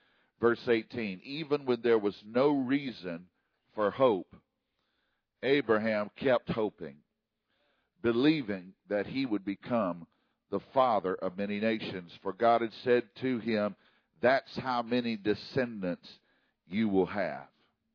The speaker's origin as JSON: {"language": "English", "region": "Louisiana", "country": "United States", "said": "But I am nonetheless a Louisiana Cajun boy."}